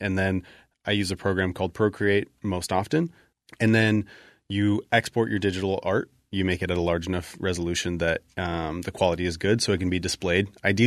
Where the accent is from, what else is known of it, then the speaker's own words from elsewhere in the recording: United States; So I grew up in the United States. Dad's Mexican. Mom's from Canada.